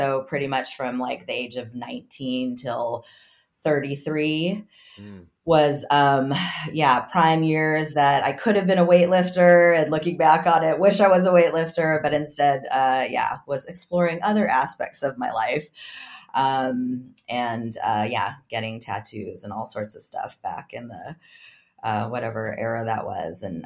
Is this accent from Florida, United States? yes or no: no; Palo Alto, California, United States; So, I grew up in Palo Alto, and I would say that most of the kids at my school who listened to metal hung out in the stoner section